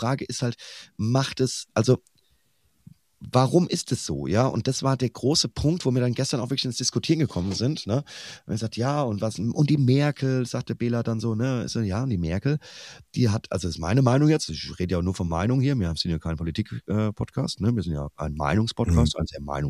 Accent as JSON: {"language": "German", "town": "Büdingen", "region": "Hesse", "country": "Germany", "tie": "born or raised there", "said": "wir haben tatsächlich Büding, meine alte Heimat, ist, man muss es leider so sagen, das braune Nest."}